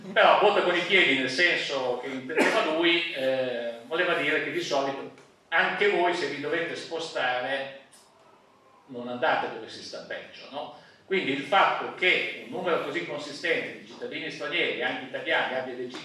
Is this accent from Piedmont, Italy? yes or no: no; Castelluccio, Emilia-Romagna, Italy; Io vengo da un piccolo paese sotto il corrente termico che si chiama Castelluccio, 800 metri, quindi sono un montanaro, diciamo, per la media emiliana vero.